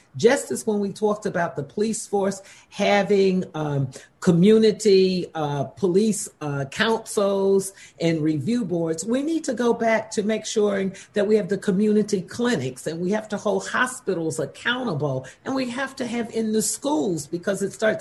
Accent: Ohio, United States; and I'm from Ohio, we had one of the highest infant mortality rates in the country.

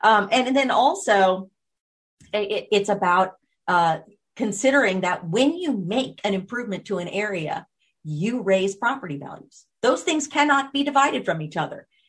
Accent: New Orleans, Louisiana, United States; the Claiborne Expressway, known as the Monster, that goes through Treme in my hometown of New Orleans

